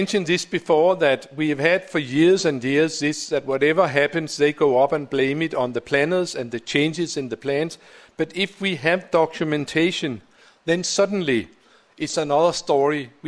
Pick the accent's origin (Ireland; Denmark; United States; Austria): Denmark; Copenhagen, Capital Region of Denmark; I'll invite you to my hometown of Copenhagen, which has definitely become a city of bicycling.